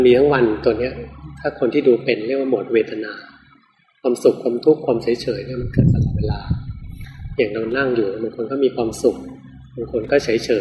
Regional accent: Bangkok, Thailand; แล้วยิ่งเราเป็นคนกรุงเทพกันส่วนใหญ่ความโกรธความโลภเนี่ยจะเยอะ

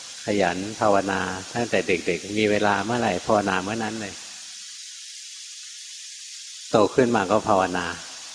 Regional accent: Bangkok, Thailand; หลวงพ่อเป็นคนกรุงเทพนะเกิดในกรุงเทพสงกรานต์จะไม่เคยออกไปต่างจังหวัดเลย

